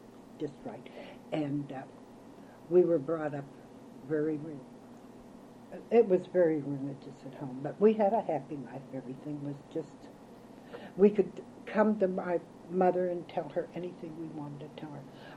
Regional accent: Moundsville, West Virginia, United States; also born or lived in Pittsburgh; No, I was born in Pittsburgh. But I was 6 months old when my parents moved to West Virginia. We moved to Moundsville, West Virginia.

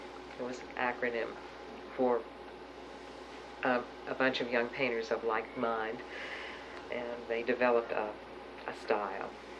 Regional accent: Pittsburgh, Pennsylvania, United States; My collaborators and I, a woman with whom I grew up in Pittsburgh named June Reisner

